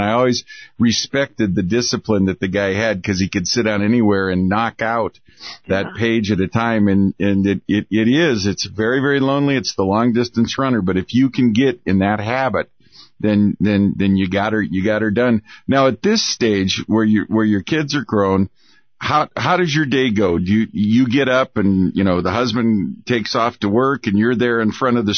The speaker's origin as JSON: {"language": "English", "town": "Missoula", "region": "Montana", "country": "United States", "tie": "born or raised there", "also_born_or_lived": "Great Falls", "said": "where I grew up in Missoula in Great Falls, Montana, we used to always say, you're a different person in Missoula than you are in Great Falls."}